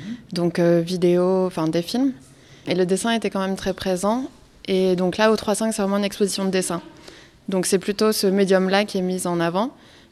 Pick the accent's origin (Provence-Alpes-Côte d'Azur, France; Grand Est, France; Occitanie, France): Provence-Alpes-Côte d'Azur, France; Marseille; born there; also born or lived in Paris / Roubaix; je suis née à Marseille en 1997. J'ai fait mes études à Paris et ensuite je suis allée au Fresnoy, où j'ai passé 2 ans et après je suis encore restée une année à Roubaix. Et en ce moment, je suis plus ou moins rentrée à Marseille